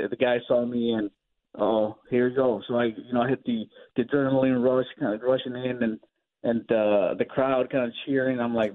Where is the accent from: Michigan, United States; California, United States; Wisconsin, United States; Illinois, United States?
Illinois, United States; Elgin; I was a resident in Elgin too, and I grew up here in Elgin